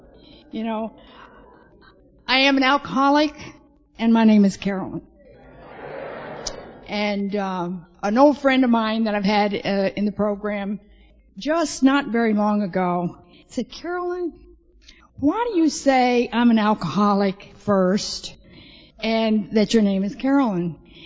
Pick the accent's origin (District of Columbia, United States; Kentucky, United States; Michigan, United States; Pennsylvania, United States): Kentucky, United States; now in New York, United States; I was born and brought up in Kentucky. And that's kind of foreign to, New York.